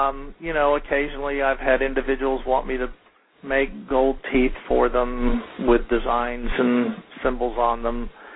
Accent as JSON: {"language": "English", "town": "Houston", "region": "Texas", "country": "United States", "tie": "born or raised there", "said": "the original part where the story begins is near Houston, and I grew up near Houston, and I've traveled to the Netherlands and Belize"}